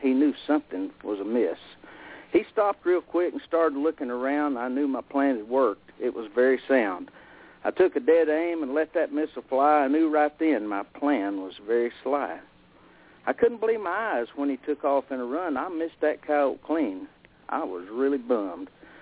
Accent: Stilwell, Oklahoma, United States; I'm from Stillwell, Oklahoma, which is in the northeastern part of Oklahoma. And I was born and raised here, but lived away from here for a while and moved back.

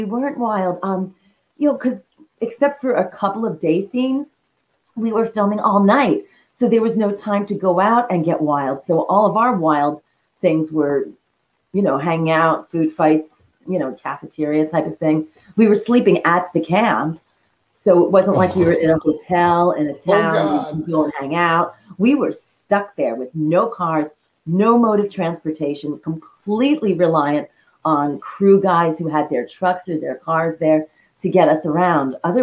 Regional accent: New York City, New York, United States; You know, I grew up in the Bronx. There's streetlights everywhere.

